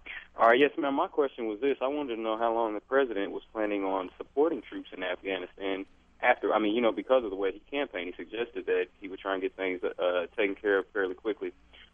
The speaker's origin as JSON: {"language": "English", "town": "Indianapolis", "region": "Indiana", "country": "United States", "said": "Because I'm from Indianapolis. I've got Richard Lugar as our senator here"}